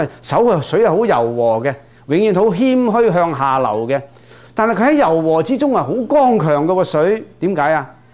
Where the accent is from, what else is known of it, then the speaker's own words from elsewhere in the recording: Guangdong, China; 我哋广东人讲咧，搲烂个面